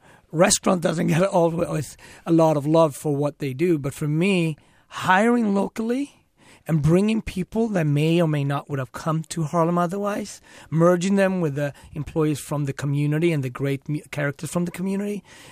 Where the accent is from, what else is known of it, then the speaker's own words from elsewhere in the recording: Sweden; English is a second language; also born or lived in Ethiopia; I was like any Swede. I was born in Ethiopia. And then I was adopted. Me and my sister, we had tuberculosis. And we were adopted to Sweden.